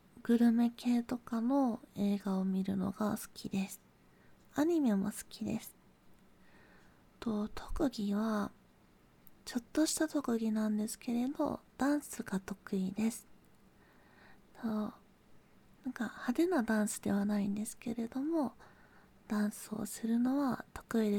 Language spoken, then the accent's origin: Japanese; Kanto, Japan; also born or lived in Oita; 出身地は九州です。九州の大分の方で生まれました。ただ育ちは、関東なのであまり訛りは出ないんじゃないかなとは思っています。でも大分弁も話すことはできます。